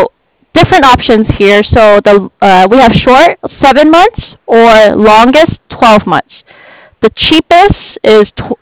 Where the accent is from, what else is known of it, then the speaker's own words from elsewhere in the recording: Berkeley, California, United States; I lived in Berkeley. I grew up in Berkeley, very cold.